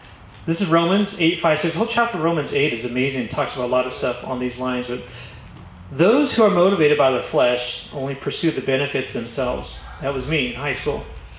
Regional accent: California, United States; moved away as an adult; now in San Diego, United States; So at 19... that's when I moved to San Diego. My mom had moved to San Diego, so I came from Orange County kind of area, moved to San Diego with her for a while

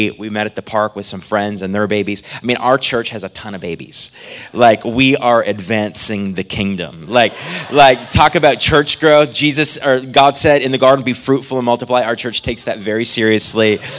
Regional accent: Atlantic Canada, Canada; I'm originally from Canada. East coast of Canada.

